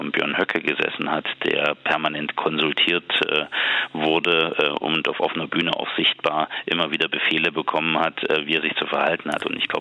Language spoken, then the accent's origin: German; Thuringia, Germany; das war schon etwas, was mich als Thüringer wahnsinnig schmerzt